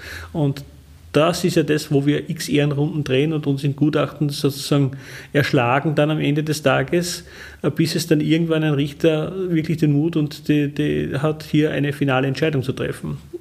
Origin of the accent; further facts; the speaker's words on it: Austria; wir als Österreicher